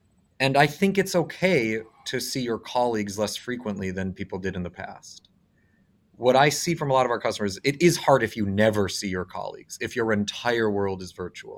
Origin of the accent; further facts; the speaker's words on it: Bloomfield Hills, Michigan, United States; I grew up in Michigan in a true residential-only bedroom community called Bloomfield Hills, and there was no downtown